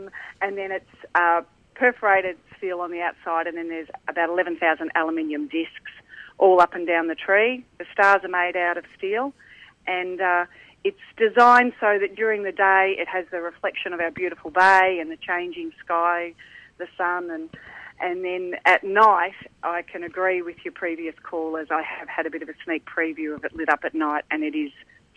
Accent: Geelong, Victoria, Australia; I'm from Geelong and we proudly built the Christmas tree.

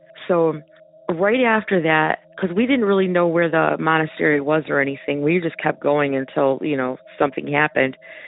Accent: Michigan, United States; I'm from Michigan.

